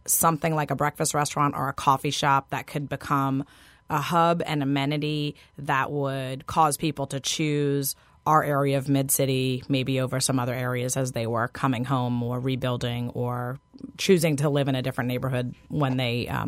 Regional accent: New York, United States; now in New Orleans, United States; I grew up in New York. Maybe that's my, you know, kind of leftover love of New York diners

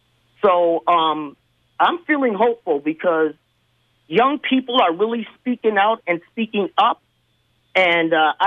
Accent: Duluth, Minnesota, United States; born there; But also because I was born in Duluth, and I didn't even know about this lynching until I was like 18 years old.

